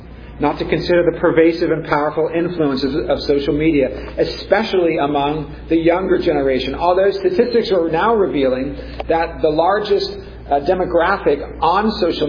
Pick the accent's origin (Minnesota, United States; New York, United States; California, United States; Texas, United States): California, United States; Santa Clara; The forces of Menlo Park, California, not too far from where I grew up in Santa Clara